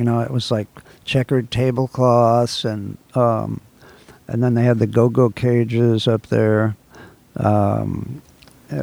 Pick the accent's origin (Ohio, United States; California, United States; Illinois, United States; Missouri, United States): California, United States; Los Angeles; I was born in Cedars of Lebanon Hospital. And we lived down near the airport when I was a baby. And then later, when I was 3 or 4, we moved up to Palisades, Pacific Palisades.